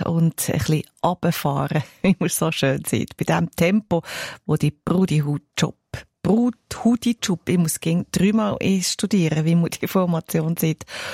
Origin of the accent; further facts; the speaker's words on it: Switzerland; Wir kennen es, uns als Schweizer Turnerland